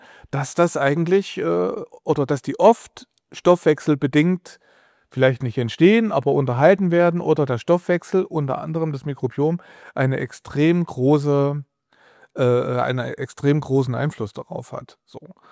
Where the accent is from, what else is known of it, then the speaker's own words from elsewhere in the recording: Thuringia, Germany; now in Berlin, Germany; Ich als Thüringer Jung, der in Berlin lebt, liebt Bratwürste, weil er aus Thüringen kommt. Ich bin so aufgewachsen.